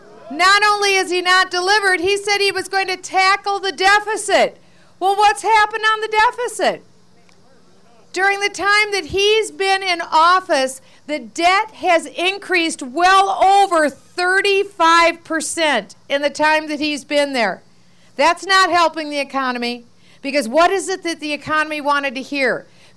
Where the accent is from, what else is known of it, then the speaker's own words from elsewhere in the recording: Waterloo, Iowa, United States; also born or lived in Cedar Falls; I was born in Iowa, proud to be an Iowan. I tell everyone everything I need to know in life I learned in Iowa. Coming from Waterloo and Cedar Falls